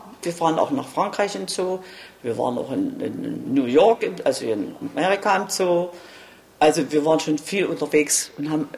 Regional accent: Wroclaw, Lower Silesian Voivodeship, Poland; born there; moved away; Ich bin geflüchtet, ich bin auch in Breslau geboren.

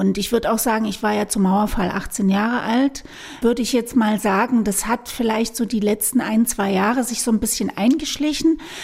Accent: Leipzig, Saxony, Germany; accent: Saxon; Ich bin in der Frauenklinik geboren und aufgewachsen bin ich in Connewitz. Erst in der Karl-Liebknecht-Straße, heute Karli genannt, und später am Connewitzer Kreuz.

